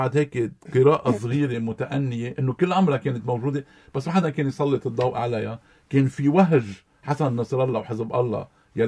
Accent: Lebanon; نحن نقدر نحمل كلبنانيين

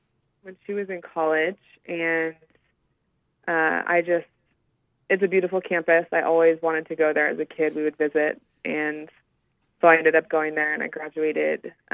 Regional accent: Texas, United States; I actually grew up in Texas, outside of Dallas, on about 10 acres in the country.

